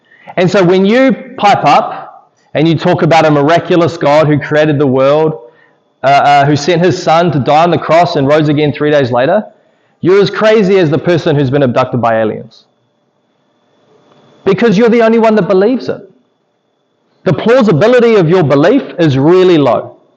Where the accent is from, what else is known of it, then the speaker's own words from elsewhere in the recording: New Zealand; But I'm not going to admit to that because I'm a Kiwi.